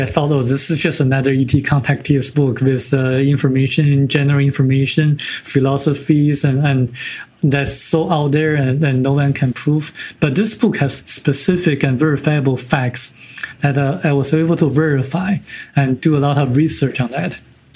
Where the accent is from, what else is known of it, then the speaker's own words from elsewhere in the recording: China; English is a second language; moved away; So I was born in China, and after I got here and after I improved my English